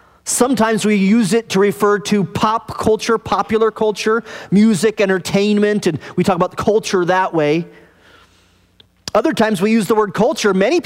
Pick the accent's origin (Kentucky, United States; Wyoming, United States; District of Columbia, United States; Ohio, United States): Wyoming, United States; I grew up in Cowboy Central in Wyoming. And aside from my brief middle years there, I never was a cowboy.